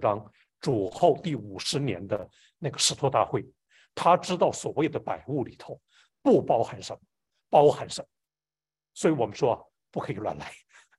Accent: China; also born or lived in Guangdong; 啊，要那个吃什么补什么，特别我们中国人。

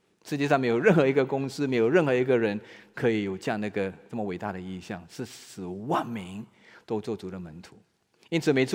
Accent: China; 那我们中国人呢，我常说中国人我们有三厚特别条件，有三厚。

